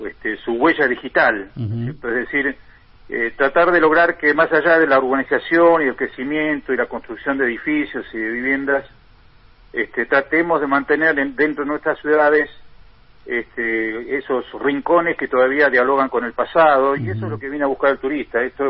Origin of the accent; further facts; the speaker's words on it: Río Grande, Tierra del Fuego, Argentina; born there; now in Ushuaia, Argentina; Para mí Río Grande ha sido un poco mi cuna, mi ciudad en la que nací, y bueno, y después todos los años que estoy viviendo en Ushuaia, que es donde me he desarrollado en este mundo que es el turismo